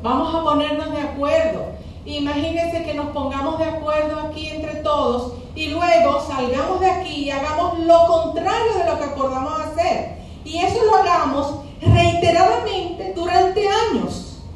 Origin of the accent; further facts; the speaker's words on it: Dominican Republic; y desde mucho antes, ya como dominicana también